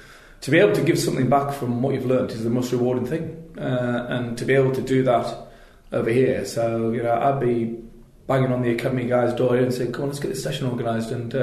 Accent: Yorkshire and the Humber, United Kingdom; I'm from Yorkshire, which is a very similar demographic in that you've got Leeds, which is the city centre, the city, and Yorkshire's the county

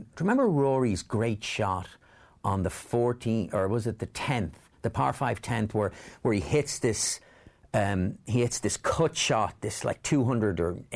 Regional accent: United States

